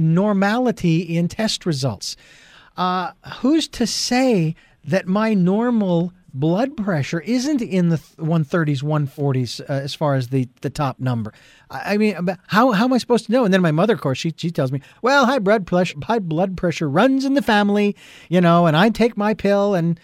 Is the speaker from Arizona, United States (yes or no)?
yes; Phoenix, Arizona, United States; now in Santa Barbara, United States; I'm from Phoenix, Arizona, and there are big parks in Phoenix that you can go to disconnect and de-stress